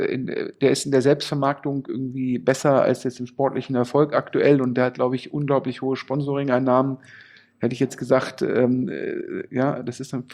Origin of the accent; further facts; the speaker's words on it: Düsseldorf, North Rhine-Westphalia, Germany; ich bin ja Düsseldorfer